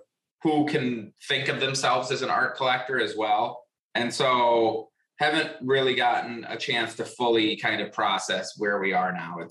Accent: North Fond du Lac, Wisconsin, United States; So I grew up in a small town in Wisconsin, Fond du Lac, Wisconsin. The town I grew up in is actually North Fond du Lac

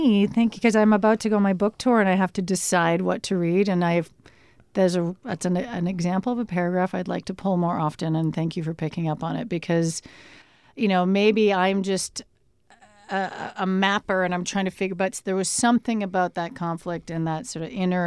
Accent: Canada; born there; I'm born Canadian with dual citizenship, jumped into an American thing

